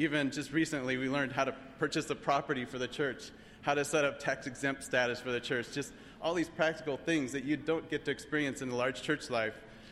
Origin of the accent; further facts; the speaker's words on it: California, United States; So we were in California. I grew up in California.